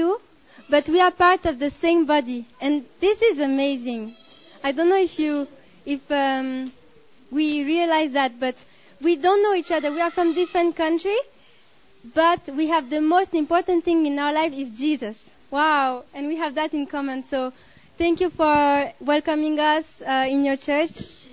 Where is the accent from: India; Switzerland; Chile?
Switzerland; I'm from Switzerland.